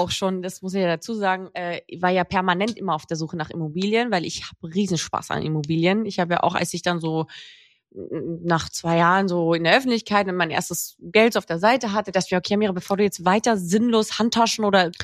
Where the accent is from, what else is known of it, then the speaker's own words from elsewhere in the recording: Carinthia, Austria; now in Köln, Germany; mit einer österreichischen Firma, auch aus meiner Heimatstadt, fast unmittelbar daneben, Griffen